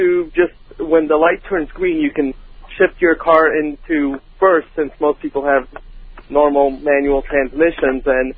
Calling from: Athens, Georgia, United States; I'm calling from Athens, Georgia

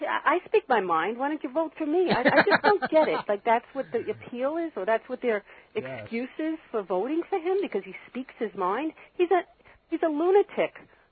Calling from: Ronkonkoma, New York, United States; Hi, I'm calling from Ronkonkoma.

